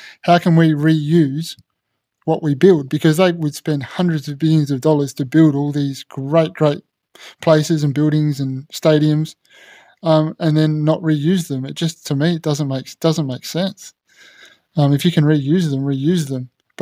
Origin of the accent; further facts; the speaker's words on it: Australia; I mean, I'm Australian, so I enjoy the swimming because we're successful at that.